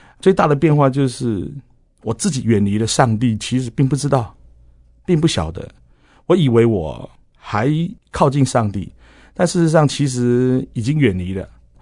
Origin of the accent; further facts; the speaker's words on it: Yonghe, New Taipei, Taiwan; 大概第二年就分发回到了自己的家乡，因为我从小就住在永和，